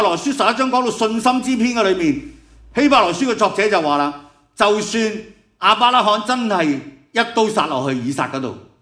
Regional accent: Hong Kong; 我哋香港人咧，我哋啲速食文化咧，啊，教到我哋啲节奏好快啊

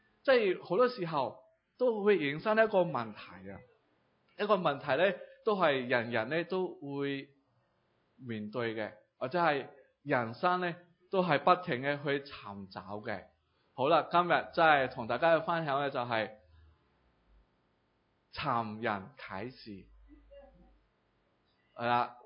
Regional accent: Malaysia; 我唔系港人啦，我系坏人啊，就系马来西亚嘅坏人啦

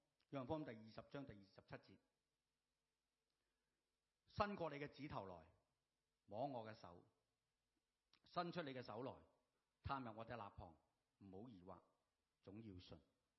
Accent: Hong Kong; 即是我们香港人讲呢，就好像被屈咁

